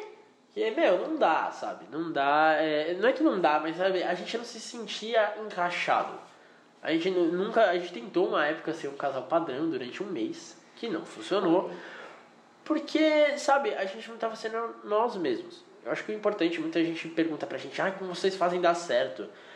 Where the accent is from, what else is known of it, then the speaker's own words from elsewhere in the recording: Santos, São Paulo, Brazil; a gente é de Santos, litoral paulista.